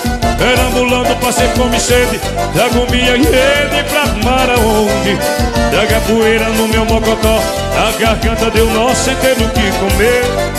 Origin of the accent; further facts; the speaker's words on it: Fortaleza, Ceará, Brazil; lá do Ceará, Fortaleza